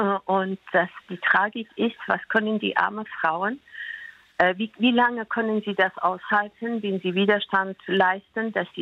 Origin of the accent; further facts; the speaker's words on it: Afghanistan; für mich auch als Afghanin